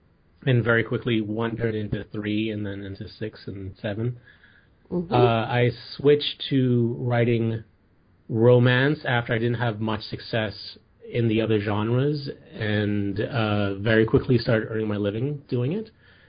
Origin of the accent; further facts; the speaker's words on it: Bahamas; also born or lived in Wisconsin, United States; I'm from the Bahamas. I grew up there, and my mother is the first Miss Universe contestant from my country.